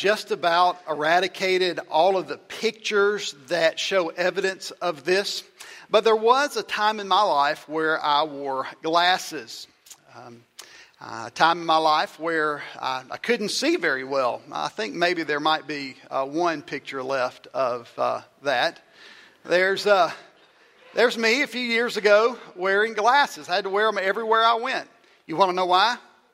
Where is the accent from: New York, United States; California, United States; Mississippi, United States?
Mississippi, United States; born or raised there